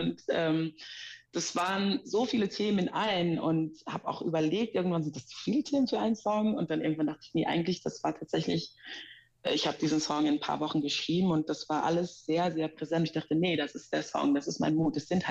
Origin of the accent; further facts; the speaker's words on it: Amsterdam, North Holland, Netherlands; now in Germany; ich bin geboren und aufgewachsen in Amsterdam. Meine Mutter ist allerdings Deutsche und kommt aus dem Pott